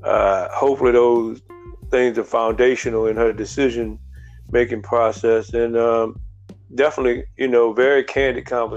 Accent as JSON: {"language": "English", "town": "New Orleans", "region": "Louisiana", "country": "United States", "said": "I'm originally from New Orleans."}